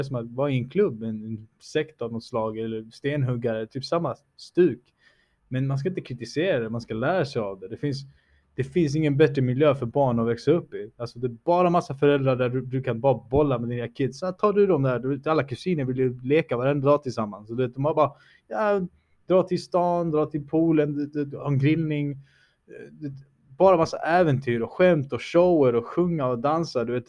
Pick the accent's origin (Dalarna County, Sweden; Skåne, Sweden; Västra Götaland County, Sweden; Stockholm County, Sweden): Skåne, Sweden; Malmö; Jag är uppväxt i Malmö, you know.